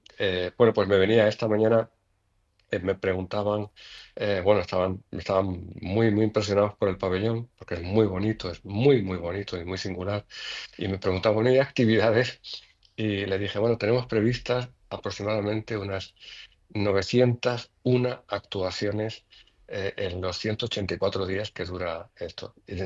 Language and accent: Spanish; Andalusia, Spain; yo soy malagueño, pero soy de la Serranía de Ronda.